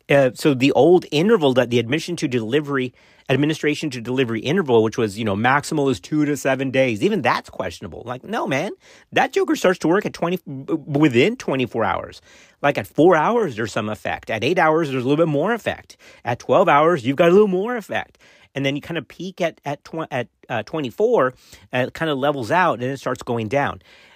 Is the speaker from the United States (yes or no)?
yes; Laredo, Texas, United States; I grew up in Laredo on the border. Man, it was some crazy stuff.